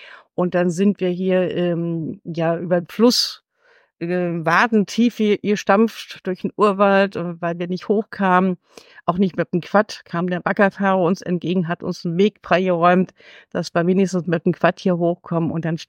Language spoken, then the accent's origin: German; Berlin, Germany; ich komme aus Köpenick, Berlin